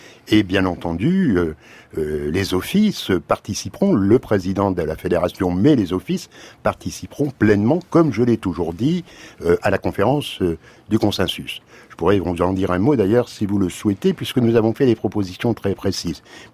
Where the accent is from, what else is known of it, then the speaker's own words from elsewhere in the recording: Lille, Hauts-de-France, France; puisque je suis de Lille